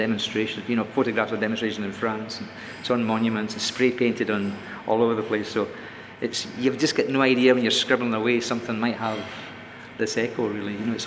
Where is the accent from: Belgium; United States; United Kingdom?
United Kingdom; Scotland; I'm Scottish, but I like the name